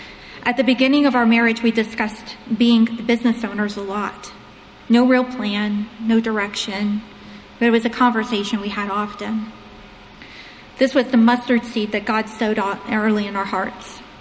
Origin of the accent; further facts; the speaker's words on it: Florida, United States; Neither of us was committed to a church here in Virginia, being I'm from Florida, and my husband Mike is from West Virginia.